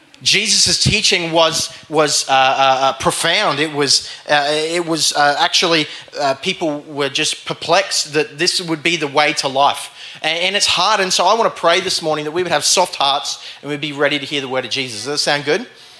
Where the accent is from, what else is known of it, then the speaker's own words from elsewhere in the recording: Cairns, Queensland, Australia; But church, no, I loved growing up in Cairns, and I arrived last night to the airport, and it was kind of foreign to me.